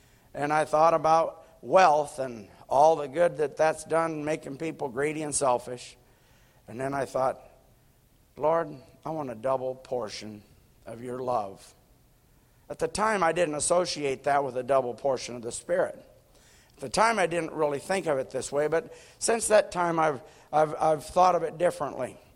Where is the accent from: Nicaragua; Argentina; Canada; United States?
Nicaragua; I grew up in Nicaragua.